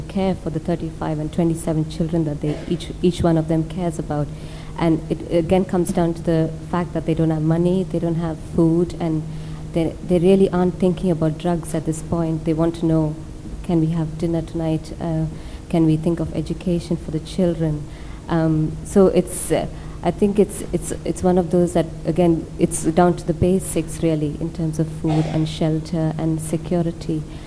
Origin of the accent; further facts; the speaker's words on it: India; English is a second language; now in United Kingdom; Well, I think I am from India, and I've lived in this country for 3 years now.